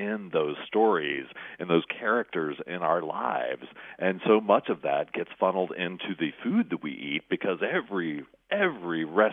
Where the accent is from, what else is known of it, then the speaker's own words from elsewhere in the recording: Tennessee, United States; I grew up in East Tennessee in the mountains, so we've got completely different kinds of traditions.